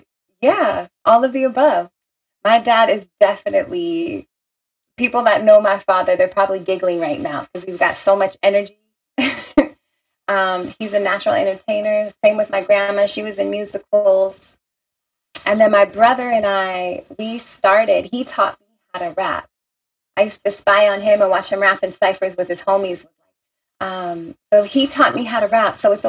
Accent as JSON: {"language": "English", "town": "Los Angeles", "region": "California", "country": "United States", "tie": "born there", "said": "So I originally from Los Angeles. My parents, my grandma came over from Russia. She was, during the Holocaust times, she came over, she's Jewish. So, she made her way to LA, which then my parents, they united there. I was born"}